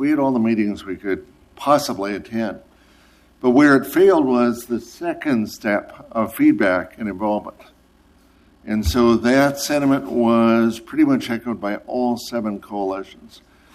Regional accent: Chicago, Illinois, United States; Basically, you know, I grew up in Chicago. I lived on the wrong side of the tracks.

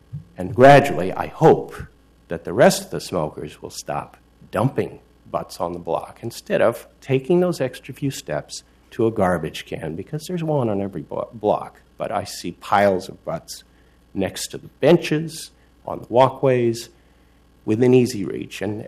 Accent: Coos Bay, Oregon, United States; also born or lived in Eugene; now in Portland, United States; I've been a 24-year resident of Portland. I was born in Eugene, came of age in Coos Bay.

